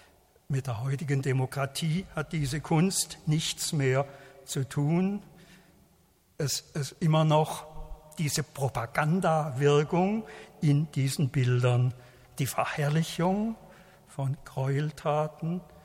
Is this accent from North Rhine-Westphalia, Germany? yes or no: no; Schiltach, Baden-Württemberg, Germany; Und wie gesagt, ich bin in Schildach aufgewachsen, das hat dazu gehört.